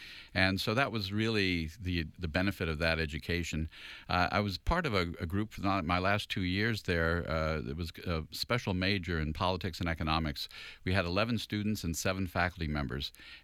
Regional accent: Falls Church, Virginia, United States; growing up in Falls Church is a relatively conservative, middle-class area.

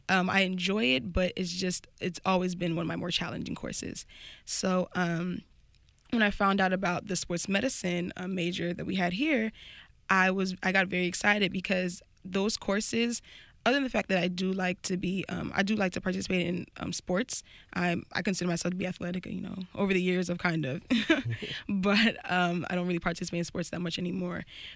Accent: United States; born there; Yes, I was born in the States.

